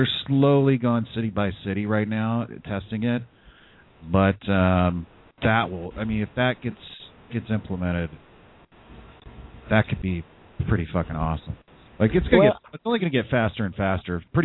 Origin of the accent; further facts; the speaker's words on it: San Jose, California, United States; I grew up in San Jose. I grew up in San Jose, California. It's essentially northern Mexico.